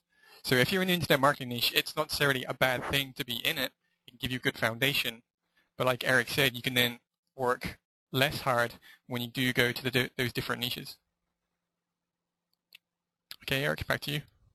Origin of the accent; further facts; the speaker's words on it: United Kingdom; I'm British and proud of it, despite the crazy accent I have.